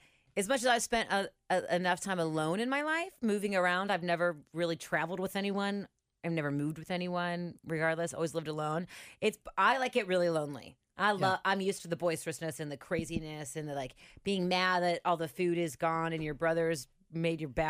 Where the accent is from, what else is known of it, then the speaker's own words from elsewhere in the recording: White Oak, Ohio, United States; Did you know I'm from White Oak?